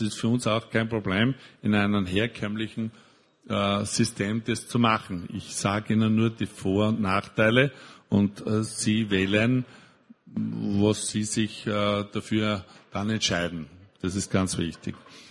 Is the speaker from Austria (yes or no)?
yes; Austria; bei uns in Österreich oder in Bayern eben Ytong noch nicht so stark verbreitet ist